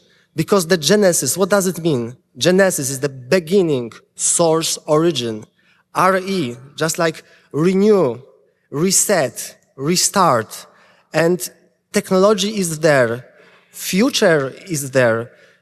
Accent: Poland; English is a second language; now in London, United Kingdom; I'm originally from Poland.

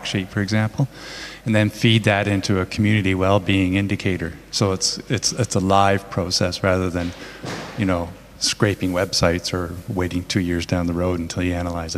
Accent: Canada; So as a follow-up to that question, I'm from Canada

